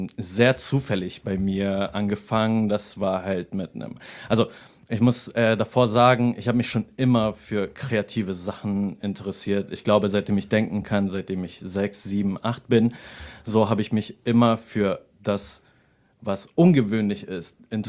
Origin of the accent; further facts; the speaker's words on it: Braunschweig, Lower Saxony, Germany; also born or lived in Philippines; Ich komme aus Braunschweig, bin auf den Philippinen geboren